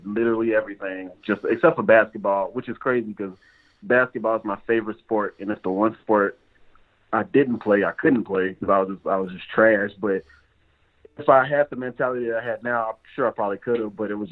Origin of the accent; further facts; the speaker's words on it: Missouri, United States; I knew he had a wrestling school in Missouri, and I'm from Missouri.